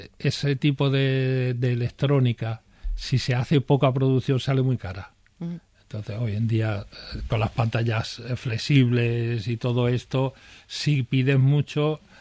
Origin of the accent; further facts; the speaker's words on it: Extremadura, Spain; now in Mallorca, Spain; Yo soy extremeño, pero yo amo Mallorca.